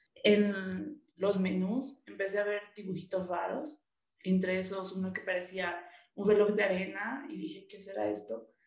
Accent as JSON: {"language": "Spanish", "country": "Bolivia", "said": "provengo de Bolivia."}